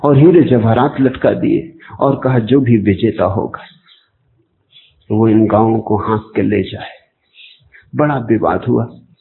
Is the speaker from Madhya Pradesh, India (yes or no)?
yes; Kuchwada, Madhya Pradesh, India; born there; दोनों गाडरवाड़ा के आसपास पैदा हुए, उनका जन्म चीचली में हुआ, मेरा जन्म कुछवाड़े में हुआ